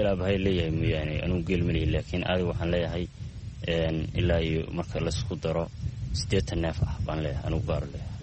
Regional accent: Bocame, Sool, Somalia; Waxaan ku dhashay aagga magaalada Boocaame. Waxaan ka mid ahay xoolo dhaqatada ku nool aagga magaalada Boocaame.

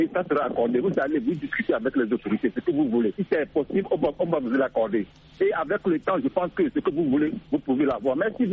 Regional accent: Togo; Moi, j'ai grandi au Togo.

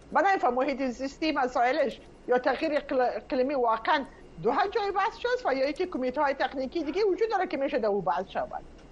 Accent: Afghanistan; ما یک افغان هستیم

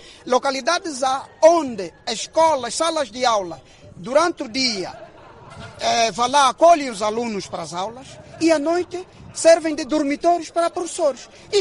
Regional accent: Angola; se todos nós somos angolanos? Primeiro devemos olhar para Angola.

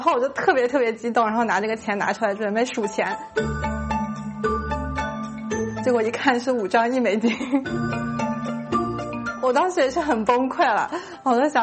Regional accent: China; moved away as an adult; now in United States; 我是从小在中国长大，然后来这边学习工作，

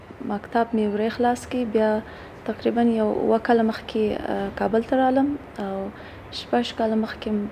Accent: Badghis, Afghanistan; also born or lived in Pakistan; او زه د بادغیس ولایت څخه یم او ژوند می په پاکستان کې تر کړ دی

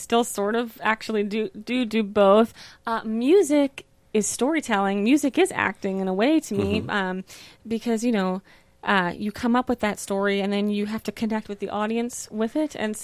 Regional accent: Columbia, United States; Growing up in Columbia, I live in a vibrant arts community.

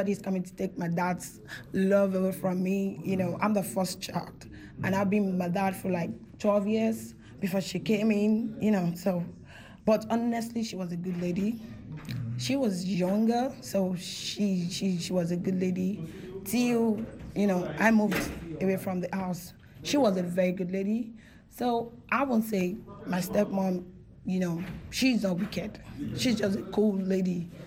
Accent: Nigeria; growing up in Nigeria

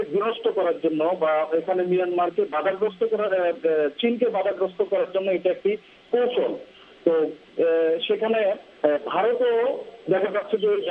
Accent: Sandwip, Chittagong Division, Bangladesh; আমার গ্রামের বাড়ি চট্টগ্রামের সন্দ্বীপ উপজেলায়।

